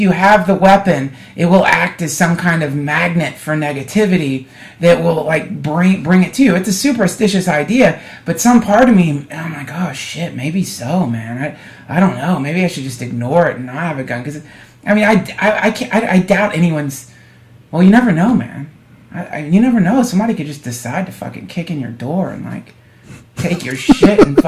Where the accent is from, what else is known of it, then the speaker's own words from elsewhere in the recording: the South, United States; but I was raised in the South, man.